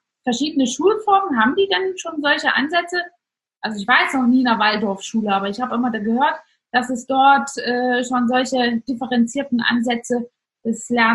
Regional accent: East Germany, Germany; Also ich bin aufgewachsen in Ostdeutschland, in der Zeit, wo die Wende war, war ich als schon vorangeschrittener Teenager

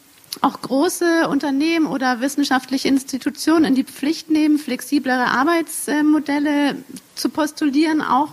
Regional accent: Weißdorf, Bavaria, Germany; ich komme aus Weißdorf. Das sind ungefähr 1.000 Einwohner auf 4 Ortschaften verteilt.

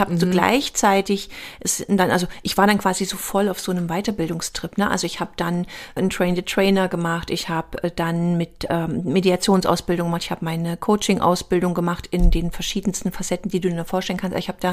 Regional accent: East Germany, Germany; ich komme ja aus dem Osten

